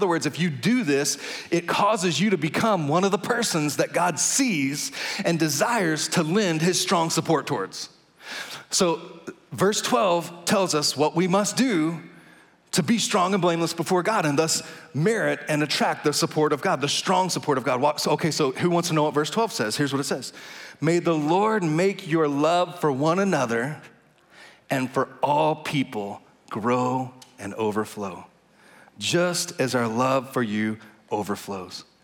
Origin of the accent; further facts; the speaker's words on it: Texas, United States; now in Kansas, United States; You know, we moved here 8 years from Texas. I was born and bred in Texas, but got to Kansas as quick as I could.